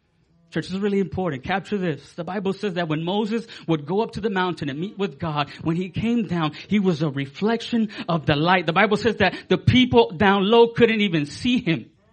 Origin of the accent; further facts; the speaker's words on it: Nicaragua; I come, from a poor family. I'm from Central America, Nicaragua.